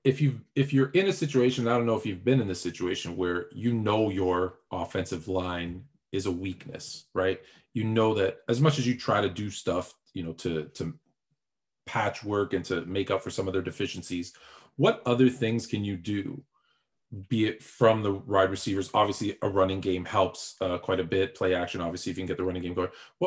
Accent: Toronto, Ontario, Canada; since my hometown Raptors didn't even make the playoffs this year

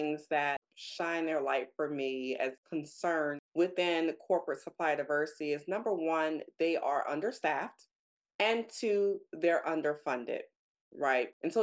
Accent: Louisiana, United States; or this gumbo, since I'm from Louisiana.

